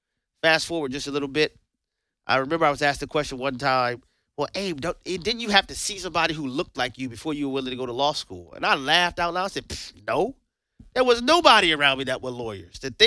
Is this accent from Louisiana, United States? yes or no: yes; New Orleans, Louisiana, United States; I was born and raised in the Ninth Ward, New Orleans, Louisiana. You know, my mother was the pregnant teenage mom from the projects.